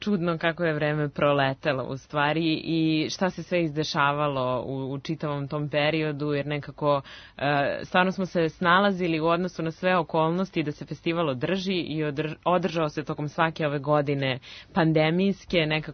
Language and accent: Serbian; Belgrade, Serbia; ja sam iz Beograda